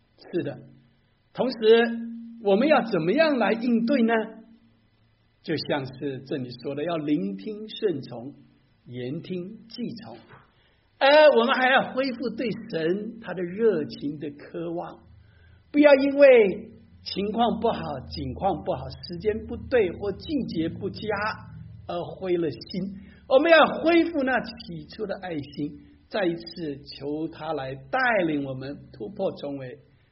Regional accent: Kaohsiung, Taiwan; 我记得我小时候在家乡高雄西子湾海边游泳的时候

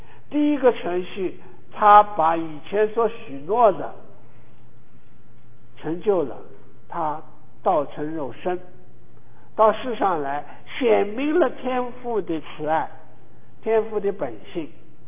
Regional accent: China; 我来自于大陆的，我们是在大陆生活了几十年的新中国的一代传道人的后辈，

